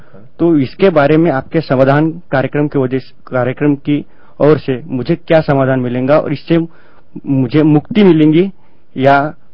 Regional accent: Nagpur, Maharashtra, India; मैं नागपुर महाराष्ट्र से हूँ

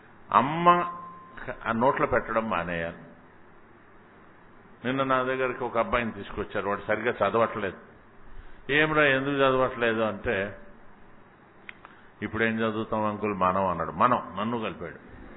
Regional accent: Hyderabad, Telangana, India; also born or lived in Nellore / Kurnool / Ramachandrapuram / Kakinada; నేను ఎక్కడో నెల్లూరులో పుట్టాను, మా ఊరేది కాదు, మా ఫాదర్ ఉద్యోగం ఇచ్చాం కర్నూలులో 1-2 తరగతులు, 2 నుంచి 10 దాకా ఇక్కడ అమీర్పేట గవర్నమెంట్ స్కూల్ నిజంగా చెట్ల కింద చదువుకున్నాను. ఇక్కడ నుంచి ఈస్ట్ గోదావరి రామచంద్రపురం వెళ్ళిపోయాను, అక్కడి నుంచి బీఏ కాకినాడ చేశాను, మళ్ళీ ఎంఏ ఉస్మానియాలో చేశాను

